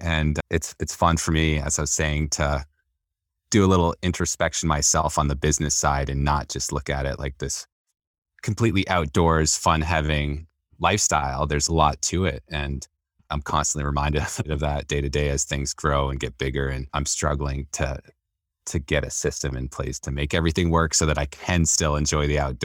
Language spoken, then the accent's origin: English; New Hampshire, United States; also born or lived in Maine; I grew up in New Hampshire. I went to high school and college in Maine.